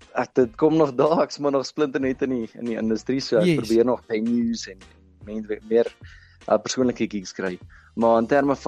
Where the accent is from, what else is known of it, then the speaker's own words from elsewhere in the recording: Alberton, Gauteng, South Africa; ek is nog altyd van Alberton af, ek is gebore, ek gaan nog 'n klein rukkie wees, gaan ek Pretoria toe skiet